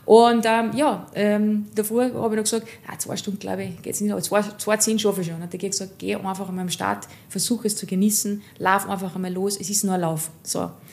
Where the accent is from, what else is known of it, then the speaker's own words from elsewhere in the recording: Salzburg, Austria; ich bin aus dem Bongau